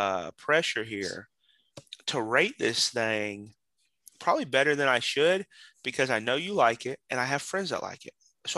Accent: Ohio, United States; also born or lived in North Carolina; So where are you from? From Ohio. Oh, you a dang Yankee. And so in my life, I've been all of those things. I've been a Southerner, I've been a Northerner. Truthfully, I'm just a Midwesterner, I guess, by genetic birth.

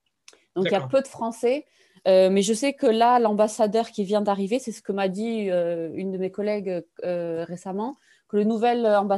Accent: Toulouse, Occitanie, France; Je suis toulousaine, région toulousaine. J'y suis née, j'y ai grandi, voilà

